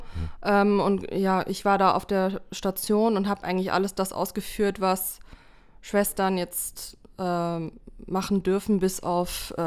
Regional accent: Germany; also born or lived in Berlin / Hamburg; Eigentlich komme ich aus Deutschland.

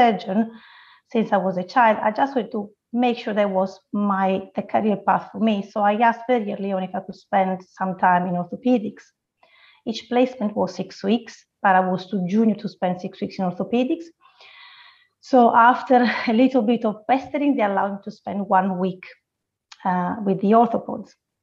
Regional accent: Sardinia, Italy; English is a second language; So, right, I'm from Sardinia, which is one of the main islands in Italy. I have told the system. I was brought up in a small village.

